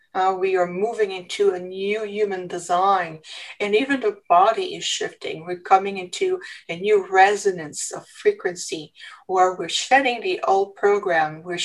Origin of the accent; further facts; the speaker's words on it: Canada; my story began when I was just a little girl growing up in Canada.